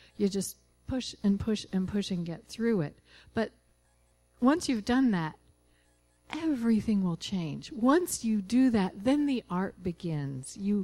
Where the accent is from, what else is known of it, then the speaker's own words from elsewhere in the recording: Kentucky, United States; also born or lived in Tucson; I lived for about 2 decades of my life in Tucson, but always I grew up in Eastern Kentucky and always wanted to come home to where my extended family is, and finally was able to do that.